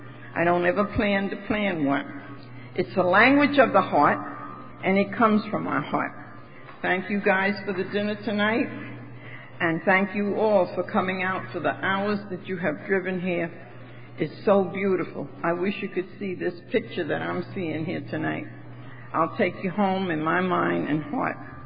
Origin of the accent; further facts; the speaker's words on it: Manhattan, New York, United States; also born or lived in Brooklyn / Queens; I'm the oldest of five children. I was born in Brooklyn and raised in Manhattan, and I've lived in Queens now for 50 years.